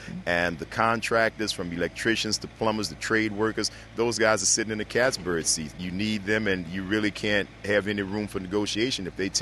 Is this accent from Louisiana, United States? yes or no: yes; New Orleans, Louisiana, United States; thank God I'm still in my hometown of New Orleans.